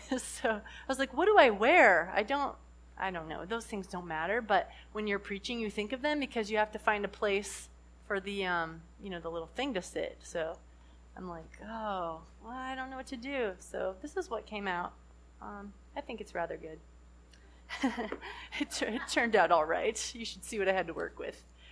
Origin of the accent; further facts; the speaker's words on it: Salt Lake City, Utah, United States; There are things that people didn't really think were that cool at the time in Salt Lake City, Utah.